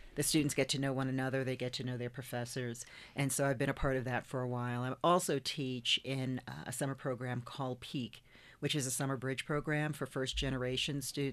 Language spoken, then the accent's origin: English; New York, United States; I grew up in New York. And so Colorado seemed very far away.